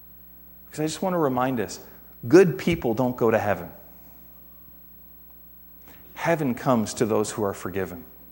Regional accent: Ontario, Canada; I grew up in Waterloo County.

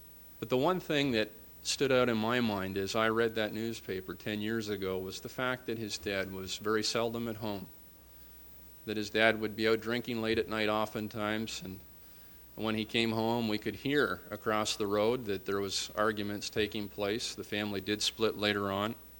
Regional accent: Owen Sound, Ontario, Canada; because, of course, I come from Owen Sound.

